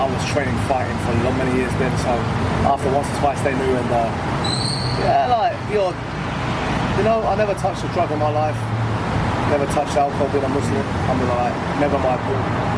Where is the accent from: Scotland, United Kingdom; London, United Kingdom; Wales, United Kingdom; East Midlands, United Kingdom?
London, United Kingdom; also born or lived in Essex; And my dad got a job in that area, so we moved as a family because I was born in North London.